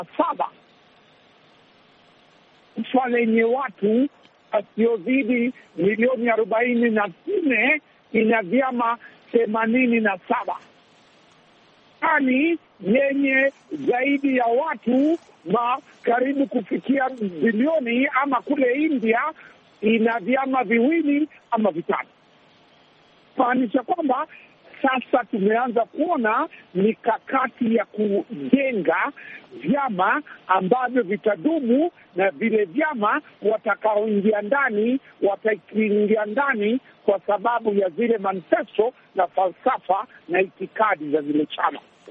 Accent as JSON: {"language": "Swahili", "region": "Nyamira County", "country": "Kenya", "said": "ninatoka sehemu za Nyamira pande ya Kisii kule Nyanza"}